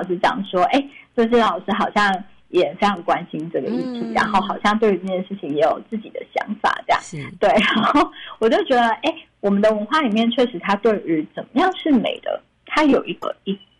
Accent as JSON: {"language": "Chinese", "region": "Kaohsiung", "country": "Taiwan", "tie": "born or raised there", "said": "我直觉我小时候是在高雄出高雄长大的"}